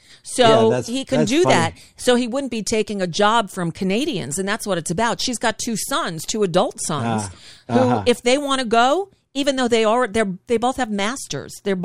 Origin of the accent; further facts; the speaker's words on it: New York, United States; born there; moved away; also born or lived in Taos, New Mexico / Salem, New Hampshire; And New York. I was born in New York.